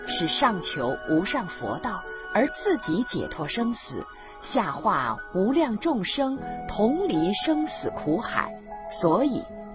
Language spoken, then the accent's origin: Chinese; China; 我们中国人最熟悉的